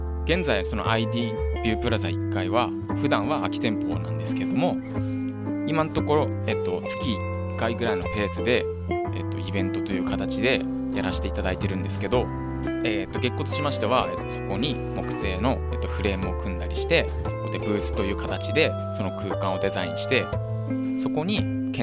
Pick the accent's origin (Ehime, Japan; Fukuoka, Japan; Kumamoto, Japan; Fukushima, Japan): Fukushima, Japan; Namie; 僕は浜通りの浪江町出身なんですけど、震災があって避難することになったので